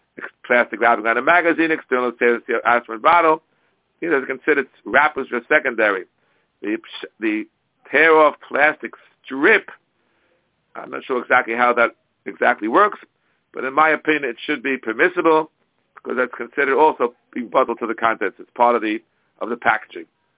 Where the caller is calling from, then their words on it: New York, United States; I'm speaking here from New York, the epicenter of the coronavirus.